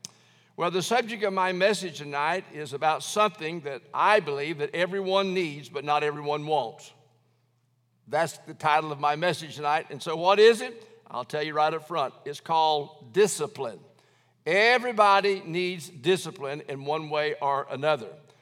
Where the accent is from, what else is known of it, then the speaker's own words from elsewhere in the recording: Alabama, United States; I was born in Alabama, and I grew up in Alabama.